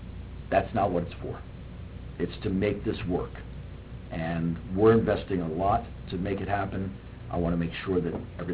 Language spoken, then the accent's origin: English; Flemington, New Jersey, United States; now in Florida, United States; I don't live here. I live in Florida. I'm not here on a daily basis. I grew up in Flemington, so I know the Washington Theater and grew up with it